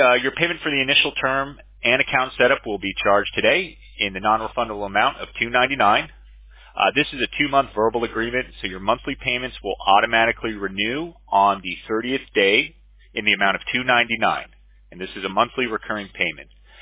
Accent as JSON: {"language": "English", "town": "West Palm Beach", "region": "Florida", "country": "United States", "tie": "born or raised there", "said": "you're in my hometown in West Palm Beach."}